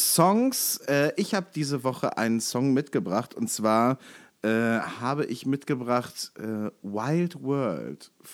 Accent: Cologne, North Rhine-Westphalia, Germany; was das wird mal gut als Kölner freuen, 1. Mai, 11.11 Uhr. Das ist mein Geburtstag.

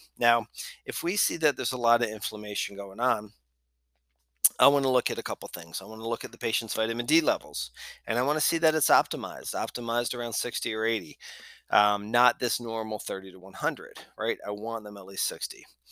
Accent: Pennsylvania, United States; So now I hail from Pennsylvania originally

